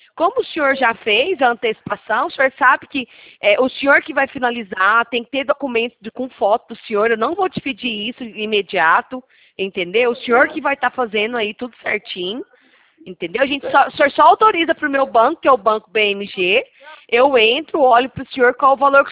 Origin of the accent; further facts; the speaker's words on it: Goiânia, Goiás, Brazil; Eu sou de Goiânia, senhor.